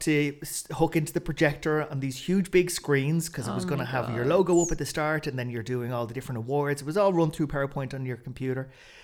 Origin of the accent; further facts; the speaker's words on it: Ireland; Like, we're Irish. Like, I know, yeah.